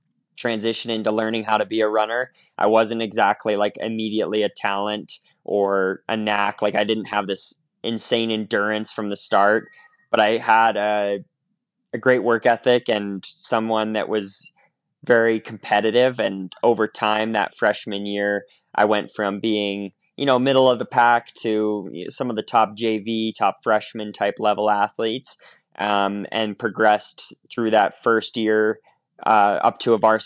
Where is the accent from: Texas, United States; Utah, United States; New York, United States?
Utah, United States; I think that comes from like growing up in Utah. You know, I competed in high school in the state of Utah.